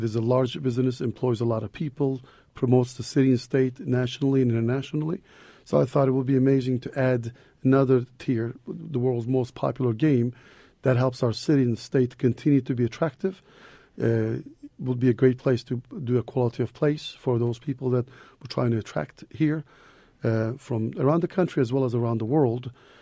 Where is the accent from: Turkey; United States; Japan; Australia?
Turkey; moved away; I grew up in Turkey, so most of the world, this is the sport, and everybody wants to play because it's very accessible.